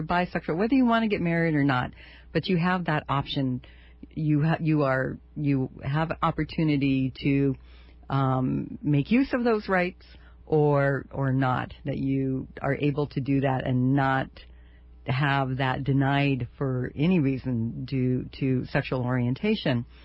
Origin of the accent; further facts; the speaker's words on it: United States; not able to enjoy the rights, the full benefits of being an American, of being here in Hawaii